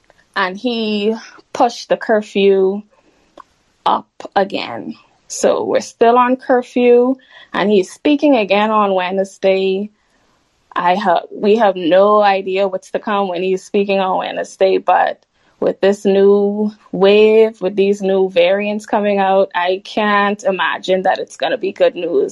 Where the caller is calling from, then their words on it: Bahamas; Sorry, I'm calling in from the Bahamas.